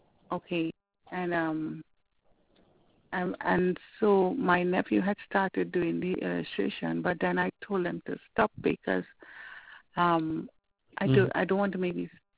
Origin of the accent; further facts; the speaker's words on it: Trinidad & Tobago; now in New Jersey, United States; My nephew I have an accent, so you know, I'm from Trinidad.